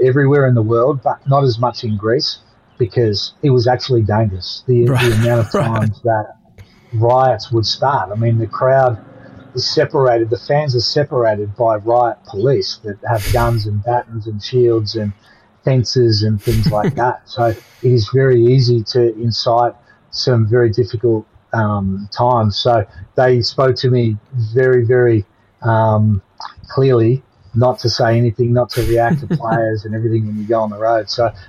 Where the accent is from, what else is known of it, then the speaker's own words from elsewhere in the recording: Victoria, Australia; a kid growing up in Victoria where, you know, basketball wasn't very big